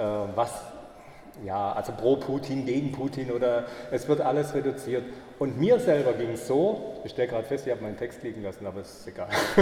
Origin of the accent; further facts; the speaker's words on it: Germany; Und es wäre ihr eine ganz große Ehre, wenn ich als Deutscher die Vernissage eröffnen würde.